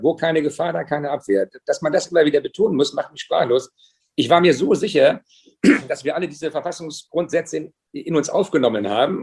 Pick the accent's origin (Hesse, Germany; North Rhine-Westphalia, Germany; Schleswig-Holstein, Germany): Schleswig-Holstein, Germany; ich komme ja aus Schleswig-Holstein